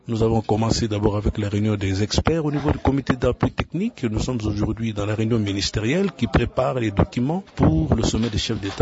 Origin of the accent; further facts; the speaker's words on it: Goma, North Kivu, DR Congo; dont la cellule opérationnelle est basée à Goma, chez nous, dans le Nord Kivu.